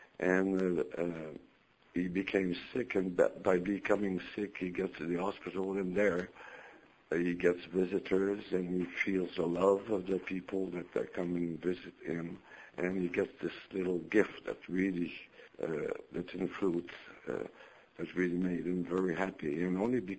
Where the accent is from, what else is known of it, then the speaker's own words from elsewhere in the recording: Montreal, Quebec, Canada; born there; And I was born myself in Montreal